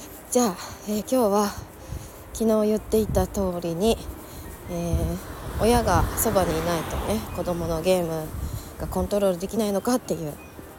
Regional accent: Kyoto, Japan; moved away; うちの実家は京都の北部で、日本海側なんですけど

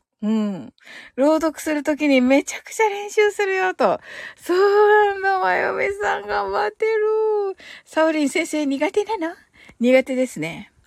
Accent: Kyushu, Japan; accent: Kyushu; 九州人なんでね。

